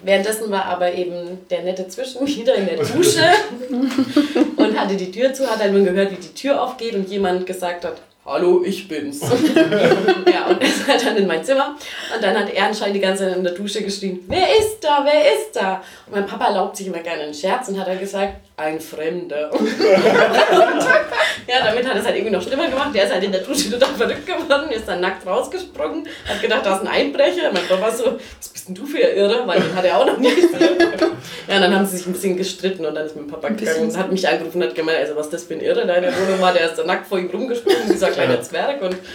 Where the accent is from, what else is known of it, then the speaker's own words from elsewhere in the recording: Kronach, Bavaria, Germany; accent: Franconian; Nein, aus Kronach. Das ist bei... Kennst du Kronach?